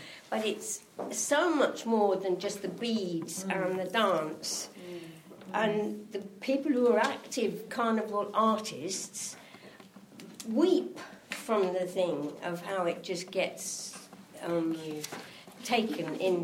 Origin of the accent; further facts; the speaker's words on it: London, United Kingdom; And I'm from West London.